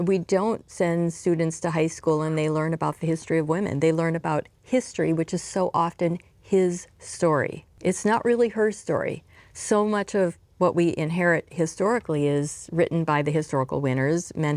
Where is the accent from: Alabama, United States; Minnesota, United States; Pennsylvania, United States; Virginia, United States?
Minnesota, United States; Staples; I grew up in Staples, Minnesota, and I spent the first 18 years of my life there.